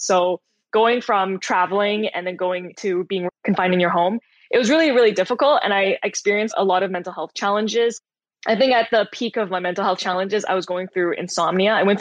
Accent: China; also born or lived in Canada; I was born in Canada, but I was raised by my grandparents in China for a period of my life.

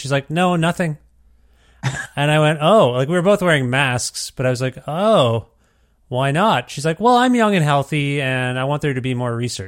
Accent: Canada; I was just more astounded that as a Canadian, you didn't even ask me how I was doing.

